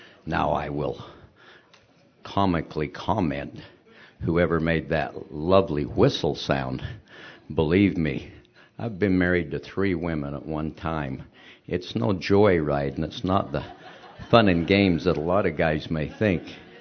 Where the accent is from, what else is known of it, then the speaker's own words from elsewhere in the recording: Murray, Utah, United States; what my life was like as a young boy growing up in Murray, Utah, at the site of the current Fashion Place Mall, as a plig kid in Pligville